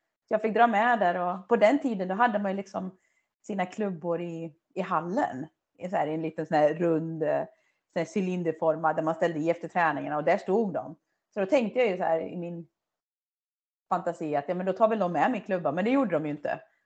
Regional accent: Töreboda, Västra Götaland County, Sweden; i Töreboda då, där jag är uppvuxen, så det är inte så stort.

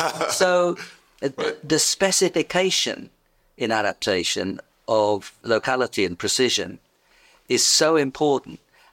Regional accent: London, United Kingdom; Now, we in the UK, and you could tell by my accent where I come from, indeed London, we should be linking up with Morocco.

